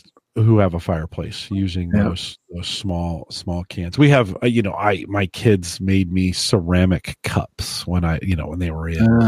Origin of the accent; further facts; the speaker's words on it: California, United States; I grew up in California.